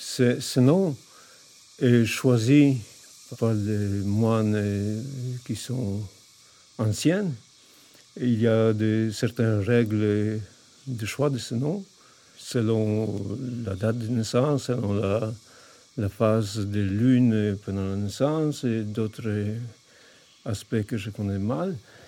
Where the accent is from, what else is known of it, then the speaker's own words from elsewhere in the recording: Poland; moved away as an adult; je suis né en Pologne il y a 57 ans. J'ai vécu en Pologne pendant mes premiers 25 ans environ.